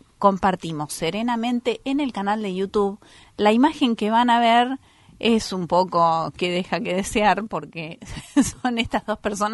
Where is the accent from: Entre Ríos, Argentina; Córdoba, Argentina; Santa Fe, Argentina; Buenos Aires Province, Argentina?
Buenos Aires Province, Argentina; Junín; also born or lived in La Plata; Y yo nací en la ciudad de La Plata, pero a los 2 años de edad me instalé y fui criada en Junín. Así que el corazón y el sentir es juninense. Probablemente se tenga que decir que soy oriunda